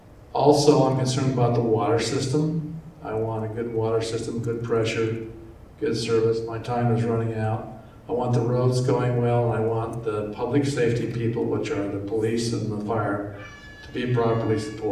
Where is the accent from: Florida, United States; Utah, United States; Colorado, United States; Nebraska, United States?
Utah, United States; American Fork; I was born and raised in American Fork. I graduated from American Fork High School.